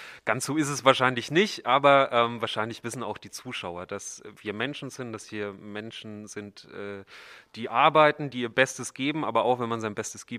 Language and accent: German; Bavaria, Germany; hier einfach in meiner Heimat in Franken den ganzen Tag zu beobachten, was passiert und dann das für die Heimat, für die Region am Abend präsentieren zu können